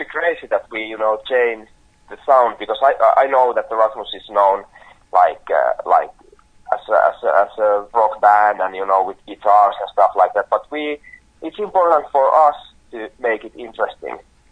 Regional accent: Finland; But first memory was when we came for the first time to Mexico, because I'm from Finland.

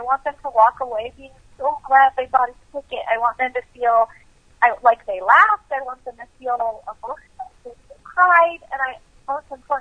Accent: Arizona, United States; Well, I grew up in Arizona. I was actually born in California.

